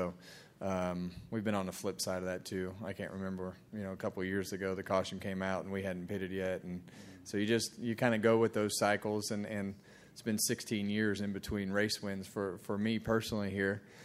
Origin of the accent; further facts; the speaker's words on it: Bakersfield, California, United States; for me, growing up in Bakersfield, a Rick Mears fan and racing around Clint, his son in go-karts